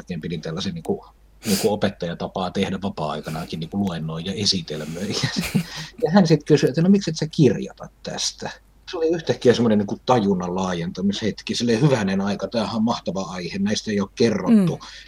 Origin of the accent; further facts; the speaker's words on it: Kuusamo, North Ostrobothnia, Finland; lapsena kotikylässä Kuusamossa kuulleet supsutukset näistä niin kuin palanneista naisista